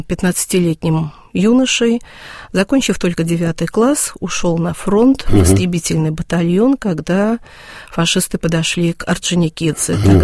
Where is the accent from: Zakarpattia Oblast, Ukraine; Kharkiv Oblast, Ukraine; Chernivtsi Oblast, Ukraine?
Zakarpattia Oblast, Ukraine; Uzhhorod; born there; родилась в 1958 году. Угу. Родилась я... В паспорте у меня написано так. Город Ужгород.